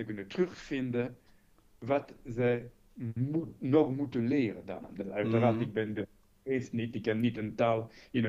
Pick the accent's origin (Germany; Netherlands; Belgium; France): France; Dutch is a second language; dat is voor mij als Fransman.